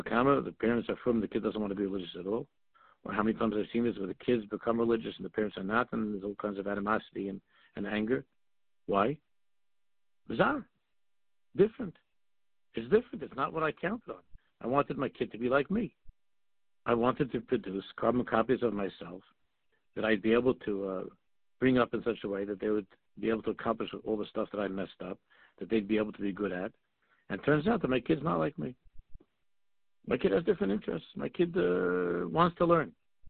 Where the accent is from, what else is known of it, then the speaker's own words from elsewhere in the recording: Israel; I'm from Eretz Yisrael, and this person's from Canada.